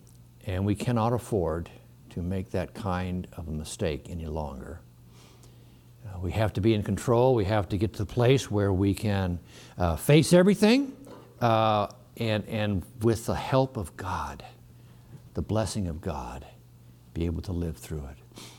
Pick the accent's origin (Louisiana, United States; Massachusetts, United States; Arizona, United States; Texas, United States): Arizona, United States; Sedona; as I was growing up in Sedona and we lived up in that little motel for a while, and my parents ran it, managed it.